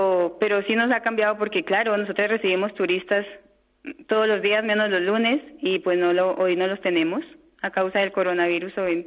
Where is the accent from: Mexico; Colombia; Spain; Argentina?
Colombia; Somos colombianas, sí.